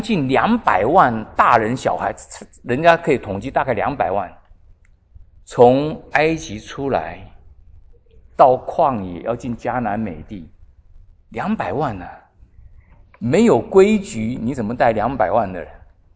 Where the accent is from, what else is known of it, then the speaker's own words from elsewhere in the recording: China; 对我们中国人来讲，因为律法是神给当时给犹太人的，